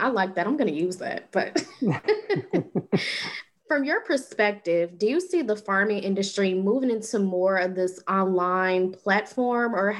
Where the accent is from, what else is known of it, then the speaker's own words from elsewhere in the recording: Chicago, Illinois, United States; now in Springfield, United States; You know, I'm a city girl, I'm from Chicago.